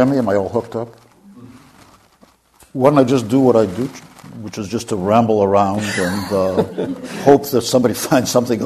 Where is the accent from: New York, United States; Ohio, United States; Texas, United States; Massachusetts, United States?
Massachusetts, United States; Boston; moved away as an adult; now in California, United States; And I grew up in Boston. I'm clearly not an Indian. I came to California in a VW bus in the late 60s.